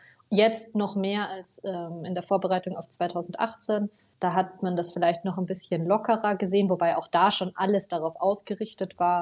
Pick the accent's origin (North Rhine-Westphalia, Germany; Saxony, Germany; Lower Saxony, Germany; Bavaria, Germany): Bavaria, Germany; so wie, ich glaube, fast jedes bayerische Kind, das die Möglichkeit dazu hat, bin ich von meinen Eltern auf Alpinski gestellt worden.